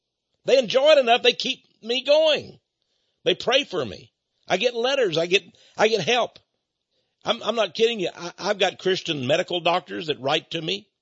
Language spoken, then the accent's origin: English; Texas, United States; I know I'm a big guy and I'm a Texas guy and I'm from East Texas.